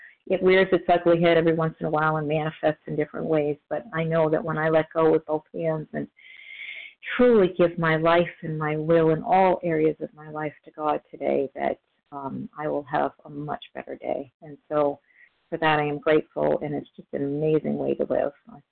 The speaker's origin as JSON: {"language": "English", "region": "New Hampshire", "country": "United States", "said": "I'm from New Hampshire, currently snowboarding in Florida for the winter."}